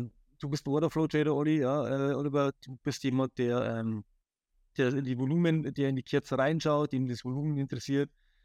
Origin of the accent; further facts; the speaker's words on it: Bavaria, Germany; ich bin ursprünglich aus Bayern, also ein kleines Dorf, ja, eine kleine Stadt